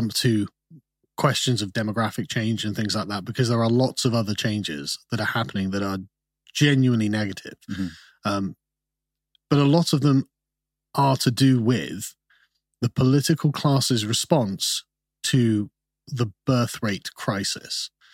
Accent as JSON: {"language": "English", "region": "North Rhine-Westphalia", "country": "Germany", "tie": "born or raised there", "also_born_or_lived": "United Kingdom", "said": "I was born in the UK, but my father was in the Royal Air Force."}